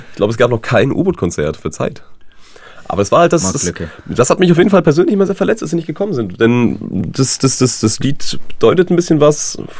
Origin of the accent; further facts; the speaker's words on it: Mecklenburg-Vorpommern, Germany; also born or lived in North Rhine-Westphalia; Ich komme meines Zeichens ursprünglich aus Mecklenburg-Vorpommern.